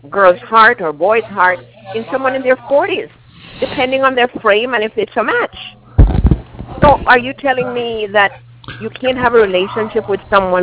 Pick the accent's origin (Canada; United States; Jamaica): Jamaica; born there; accent: Jamaican; My mother's family came from the Canary Islands and lived in Cuba, and I was born in Jamaica.